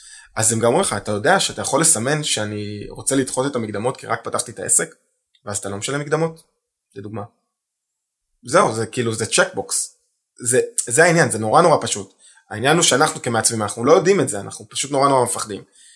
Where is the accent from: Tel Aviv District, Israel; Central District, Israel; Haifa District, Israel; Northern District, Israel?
Central District, Israel; Rishon LeZion; אני מראשון